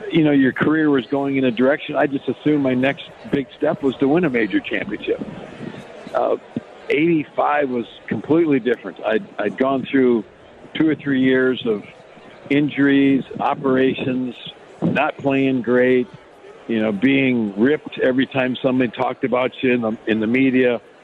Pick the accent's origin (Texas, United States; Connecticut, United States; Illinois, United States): Illinois, United States; Chicago; I was lucky enough to play a bunch of really great courses growing up in the Chicago district